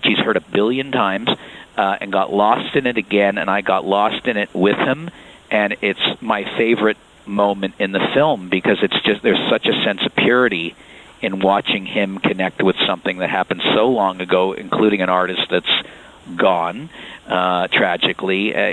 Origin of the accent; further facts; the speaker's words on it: Montreal, Quebec, Canada; I grew up in Montreal